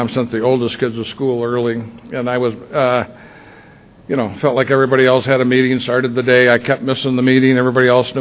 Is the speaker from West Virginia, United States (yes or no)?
no; St. Paul, Minnesota, United States; Born and raised in St. Paul, Minnesota, one of seven kids. Born and raised in a Catholic ghetto.